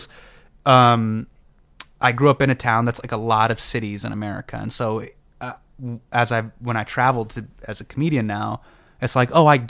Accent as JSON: {"language": "English", "town": "Davis", "region": "California", "country": "United States", "tie": "born or raised there", "said": "I grew up in Davis, California."}